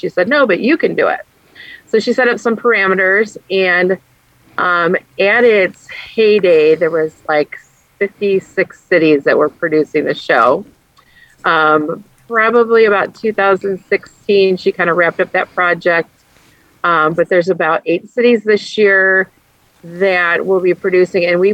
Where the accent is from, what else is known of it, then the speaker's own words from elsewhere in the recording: Hobart, Tasmania, Australia; I brought it to my hometown of Hobart.